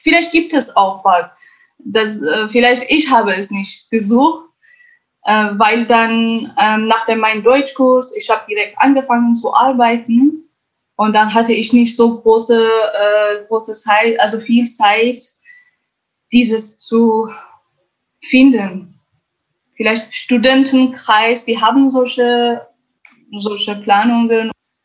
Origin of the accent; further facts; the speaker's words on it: Sanandaj, Kurdistan, Iran; born there; first language Kurdish; German is a second language; wo ich geboren bin, Sanandaj, es ist wirklich eine sehr, sehr schöne Stadt mit sehr freundlichen Leuten. Dort gibt es viele Berge, einfach wunderschön.